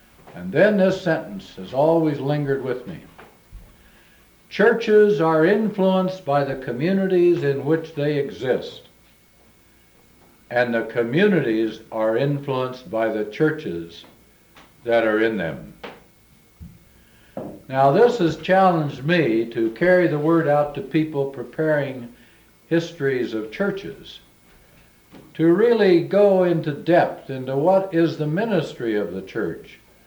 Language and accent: English; Springfield, Ohio, United States; I didn't realize in my hometown, Springfield, Ohio, that there was any kind of division within the Roman Catholic community.